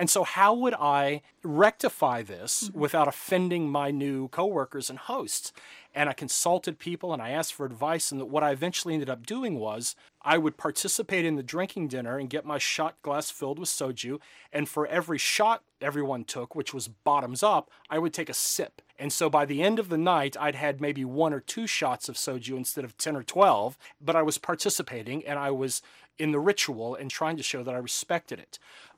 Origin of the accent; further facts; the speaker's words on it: United States; And there was this sort of tight bonding and maybe even instantaneous tight bonding that as an American, I didn't understand.